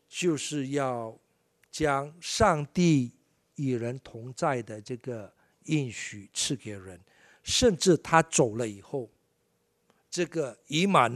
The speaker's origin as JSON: {"language": "Chinese", "country": "Malaysia", "tie": "born or raised there", "said": "我是中国人，就是我是华人，就是哈是马来西亚这个的这个长大的华人，但是我还是会讲中文哈，所以说我的这个文化背景还是比较偏向华人"}